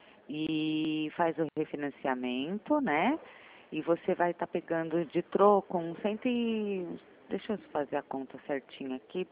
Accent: Sorocaba, São Paulo, Brazil; eu sou de Sorocaba.

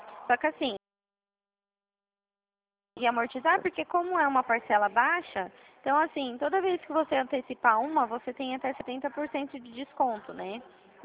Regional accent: Presidente Prudente, São Paulo, Brazil; DDD ele é 018, porque eu sou daqui de Presidente Prudente.

